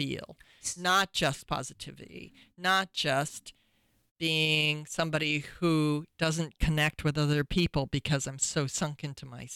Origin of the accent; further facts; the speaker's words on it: Illinois, United States; growing up in Illinois surrounded by a bunch of family